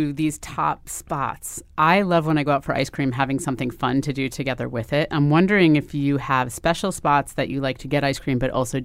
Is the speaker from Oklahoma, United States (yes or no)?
no; New Haven, Connecticut, United States; And my other fave, since I'm from New Haven, is to hit up any of the downtown New Haven spots.